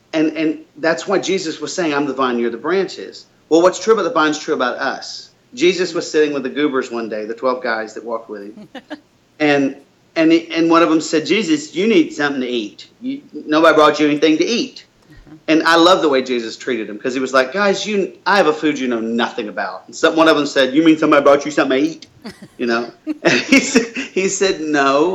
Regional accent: Florida, United States; in the book I talk about planting an orange tree because I'm from Florida.

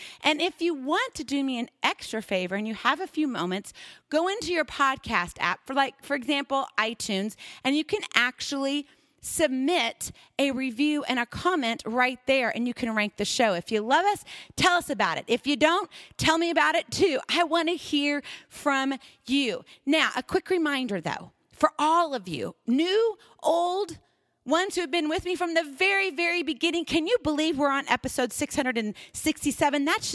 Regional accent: Hawaii, United States; Now, I'm from Hawaii, remember? We don't have time zone changes.

